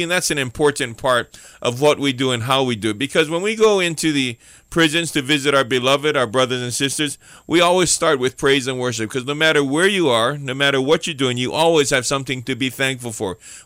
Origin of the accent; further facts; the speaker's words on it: Aliamanu, Hawaii, United States; the way my mom talked about me when I was growing up in Aliamanu.